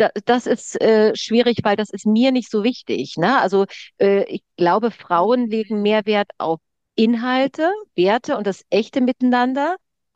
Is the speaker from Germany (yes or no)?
yes; East Germany, Germany; ich komme aus der DDR, meine Eltern waren immer gleich beruflich, waren gleich erfahren.